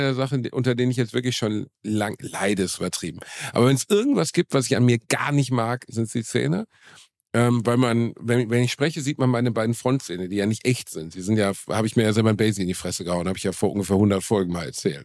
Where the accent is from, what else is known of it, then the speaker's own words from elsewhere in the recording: Gelsenkirchen, North Rhine-Westphalia, Germany; also born or lived in Dortmund; Weißt du, ich bin aus Gelsenkirchen und habe in Dortmund gelebt, eine Frau aus Dortmund geheiratet